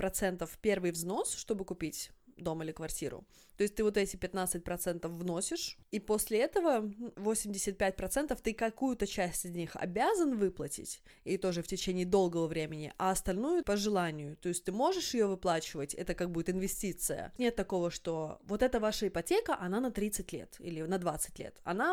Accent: Mustvee, Jõgeva County, Estonia; also born or lived in Pärnu / Tartu / Tallinn; я родилась в Пярну, я жила в Тарту, в Таллине, но вот это вот Муствия, городок, где папин дом, я всегда его считаю, я всегда говорю, я из Муствия

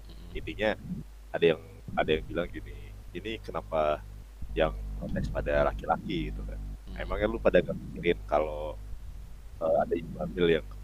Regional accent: Aceh, Indonesia; Kan saya orang Aceh, oke.

